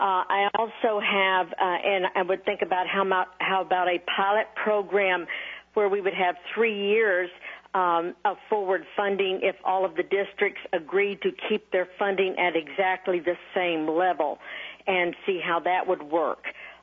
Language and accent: English; Anchorage, Alaska, United States; I'm from Anchorage, Alaska, and I'm a retired educator.